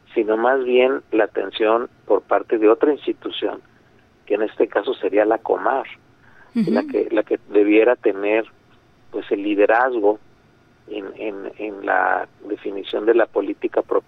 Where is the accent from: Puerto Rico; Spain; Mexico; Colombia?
Mexico; el 40% ya somos mexicanos